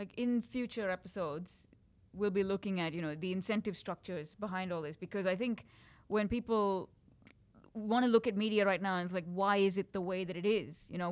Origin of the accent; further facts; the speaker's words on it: India; I'm from India